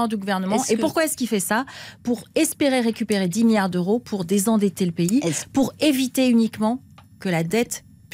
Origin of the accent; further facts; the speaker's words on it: Montauban, Occitanie, France; parce que je suis de Montauban, et donc je prends l'aéroport, l'avion à Toulouse